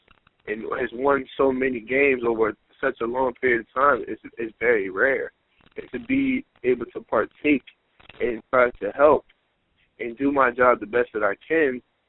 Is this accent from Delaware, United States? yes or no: yes; Delaware, United States; I'm from Delaware. I remember when I was little, people told me I would never make it to the NFL because I'm from Delaware.